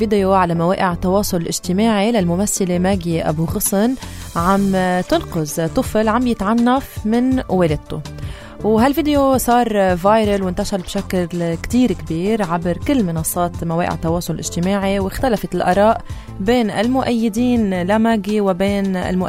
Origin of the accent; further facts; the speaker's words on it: Lebanon; نحن كلبنانيين